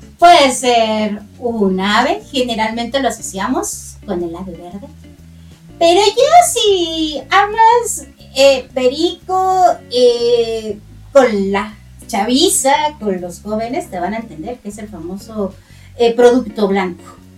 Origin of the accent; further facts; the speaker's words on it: Mexico; Como se habrán dado cuenta, soy mexicana